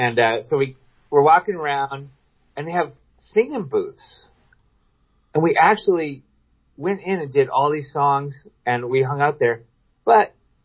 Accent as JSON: {"language": "English", "region": "Washington", "country": "United States", "said": "And we said, we're from Washington State."}